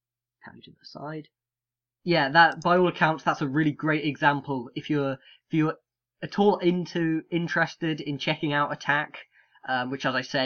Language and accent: English; United Kingdom; That may be my bias being British